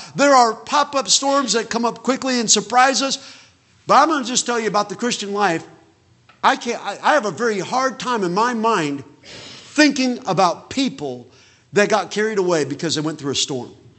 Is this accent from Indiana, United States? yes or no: yes; Indiana, United States; Of course, I'm from Indiana.